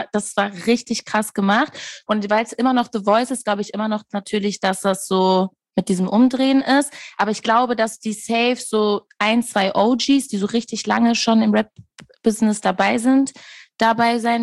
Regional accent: Castrop-Rauxel, North Rhine-Westphalia, Germany; Ich komme wirklich aus Castrop-Rauxel.

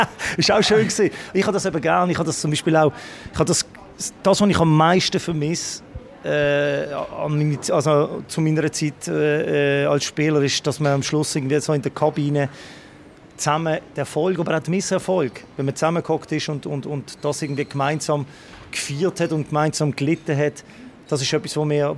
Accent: Basel, Basel-Stadt, Switzerland; Aber für mich als Basler, zuerst mal wirklich einen Titel können zu feiern mit einem anderen Standing, oder?

